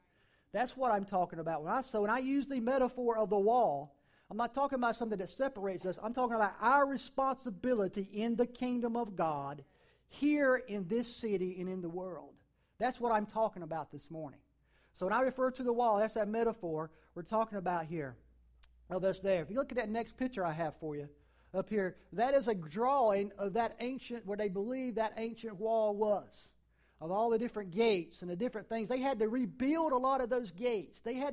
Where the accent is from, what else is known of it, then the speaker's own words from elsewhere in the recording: United States; I grew up in Wilson County, right down the road where I get this accent from. Believe me, it's cleaned up quite a bit since those days.